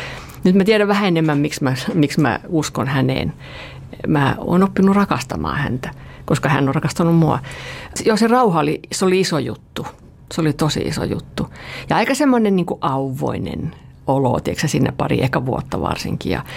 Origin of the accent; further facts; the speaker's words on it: Öja, Central Ostrobothnia, Finland; born there; Mä synnyin siellä Öijässä, se oli se oma kunta silloin, kaikki sille mikä paikka se on, mutta se on siinä Kokkolan kupeessa saaristo siellä. Ja semmoinen aika perus luterilainen perhe